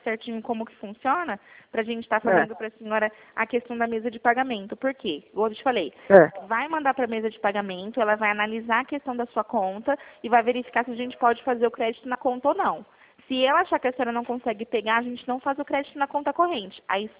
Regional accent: Presidente Prudente, São Paulo, Brazil; also born or lived in Cerqueira César / Avaré; Eu nasci em Cerqueira César e morei em Avaré desde que eu nasci até os meus 7 anos. Aí os meus pais se separaram, a família da minha mãe era toda daqui de Presidente Prudente. E aí a gente veio pra cá, pra Prudente

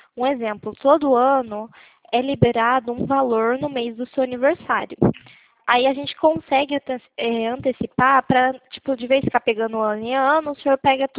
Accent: Cornélio Procópio, Paraná, Brazil; Eu sou de Cornélio Procópio.

